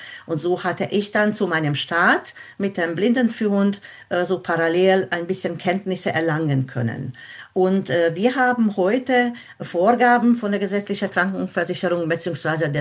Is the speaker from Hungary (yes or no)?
yes; Budapest, Hungary; accent: Hungarian; German is a second language; moved away as an adult; now in Germany; wie man das ja hört in meiner Sprache, ist ein ungarischer Akzent drin. Also ich komme ursprünglich aus Budapest.